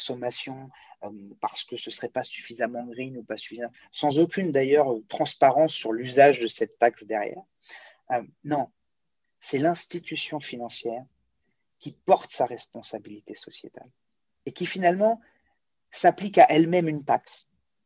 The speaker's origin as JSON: {"language": "French", "town": "Rueil-Malmaison", "region": "Île-de-France", "country": "France", "said": "parce que je suis de Rueil-Malmaison"}